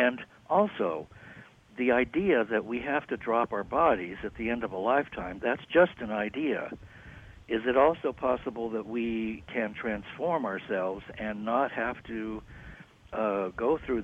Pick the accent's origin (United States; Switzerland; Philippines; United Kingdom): Philippines; Pasig, Metro Manila; born there; Because I was born in Pasig, and I know a lot of people are